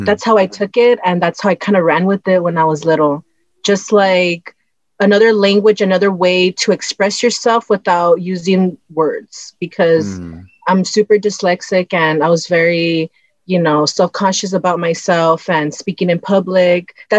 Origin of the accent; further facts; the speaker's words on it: Wilmington, California, United States; which was super easy for me because I grew up in Wilmington and South Bay.